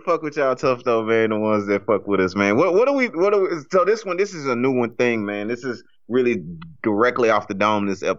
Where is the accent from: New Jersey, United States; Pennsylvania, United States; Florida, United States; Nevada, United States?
Nevada, United States; Las Vegas; I'm from Las Vegas.